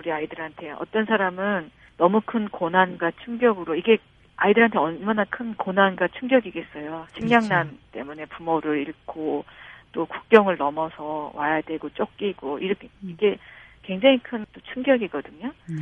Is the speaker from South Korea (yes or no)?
yes; South Korea; born there; 그냥 저는 그냥 빈민촌에서 태어났어요.